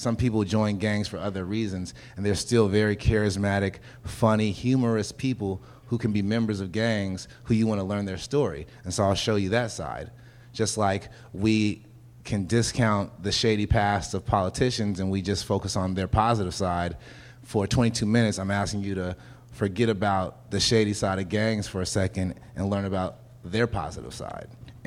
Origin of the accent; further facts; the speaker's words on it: Los Angeles, California, United States; Hood Adjacent is my ode to how I grew up in Los Angeles and grew up in general, as far as someone who grew up in South Central